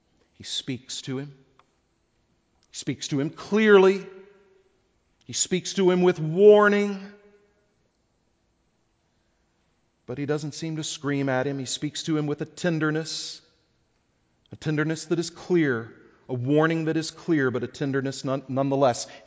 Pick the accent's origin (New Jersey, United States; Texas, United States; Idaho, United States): Texas, United States; I'm from Texas. We shake hands.